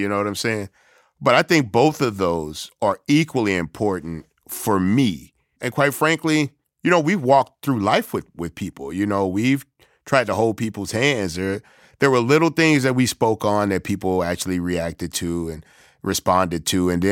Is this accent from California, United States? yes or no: no; New York, United States; I'm a rapper from New York, so this is the world I live in.